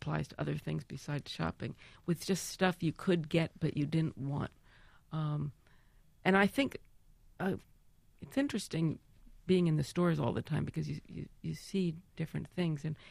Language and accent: English; New York, United States; I'd said something like, I'm from New York